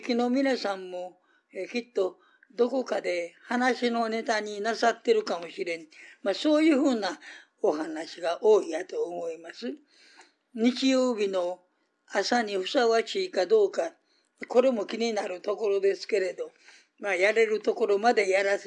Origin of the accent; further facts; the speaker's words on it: Nishinomiya, Hyogo, Japan; この番組始めてから900回を超えましてね、今回が911回目やそうです。西宮で生まれて今日まで87年間生きてきたんやけど、その間どこにも他に移ったことはない。